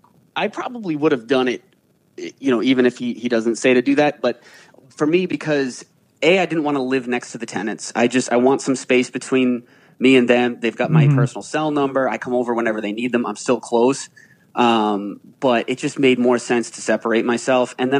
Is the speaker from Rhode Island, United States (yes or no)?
yes; Providence, Rhode Island, United States; I'm from Providence, Rhode Island.